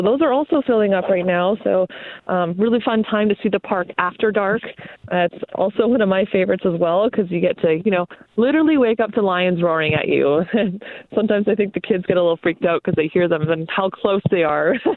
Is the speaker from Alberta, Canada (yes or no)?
no; Montreal, Quebec, Canada; moved away as an adult; I'm actually from Montreal. So I came all the way from Montreal all over here to do an internship. So this was about 14 years ago.